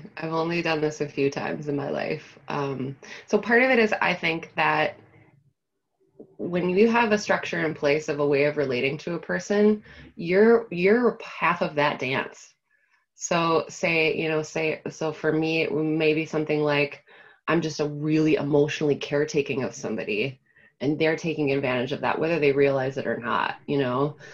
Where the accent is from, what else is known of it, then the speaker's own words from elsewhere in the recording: Minnesota, United States; Well, I want to say it's being Minnesotan, but I know it's not, we don't own that.